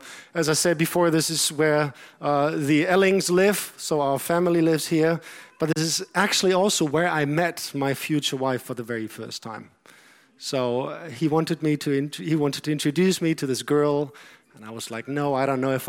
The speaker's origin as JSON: {"language": "English", "region": "North Rhine-Westphalia", "country": "Germany", "tie": "born or raised there", "lives_now": "Austria", "said": "I'm a German native. I grew up near Dortmund."}